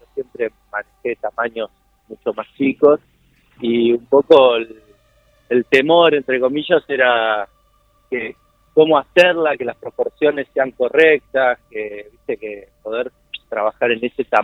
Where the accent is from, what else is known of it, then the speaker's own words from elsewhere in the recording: Mar del Plata, Buenos Aires Province, Argentina; now in Buenos Aires, Argentina; yo soy de Mar del Plata, me vine a vivir a Buenos Aires para, bueno, estudiar y trabajar.